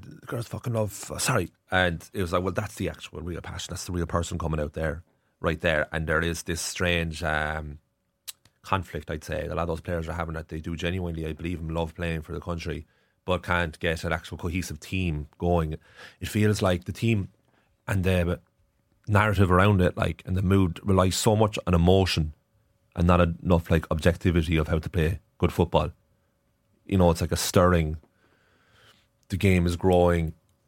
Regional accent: Ireland; As Irish football fans, we're left with the senior women's and men's team.

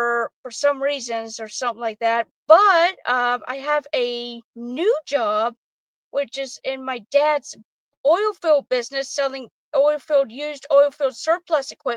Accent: Corpus Christi, Texas, United States; now in Brookshire, United States; I was born in Corpus Christi, Texas, and it's still my hometown to this day.

